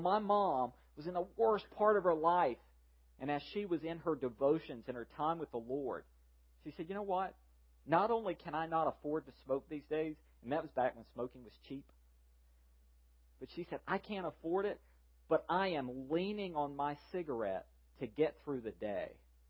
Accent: the South, United States; we grew up in the South. We had ugly trees.

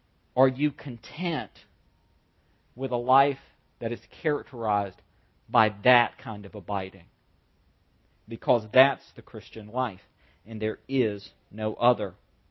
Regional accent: the South, United States; you know, I'm from the South. You can't breed that out of a person. I'm stuck. It's as stuck to me as my accent.

